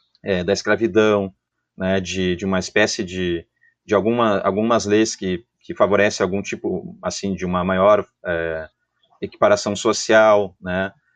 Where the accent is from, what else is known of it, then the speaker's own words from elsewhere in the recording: Porto Alegre, Rio Grande do Sul, Brazil; now in Pelotas, Brazil; Eu sou de Porto Alegre, né? Eu vim para Pelotas faz, né, 10 anos, mas enfim, né, boa parte da minha vida passei em Porto Alegre.